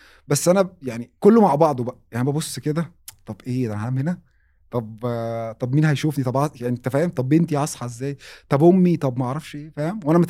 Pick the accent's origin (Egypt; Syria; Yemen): Egypt; Alexandria, Alexandria Governorate; moved away as an adult; now in Riyadh, Saudi Arabia; حتى ساعتها الشركه كانت حاجزه لي على القاهره مع ان انا من اسكندريه